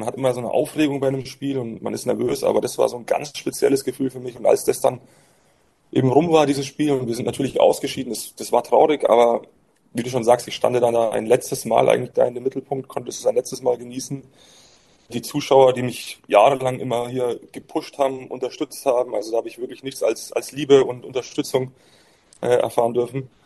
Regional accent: Würzburg, Bavaria, Germany; die meiste Zeit in meiner Heimat und Geburtsstadt Würzburg bei den Würzburg Baskets.

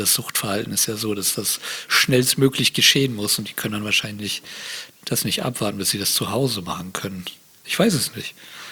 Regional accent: Bremerhaven, Bremen, Germany; Ne, ich bin ja aus Bremerhaven.

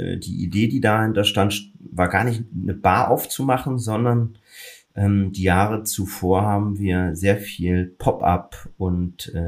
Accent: Berlin, Germany; born there; now in Cologne, Germany; Gebürtiger Berliner im Übrigen und heute zu Hause und das Herz in Köln.

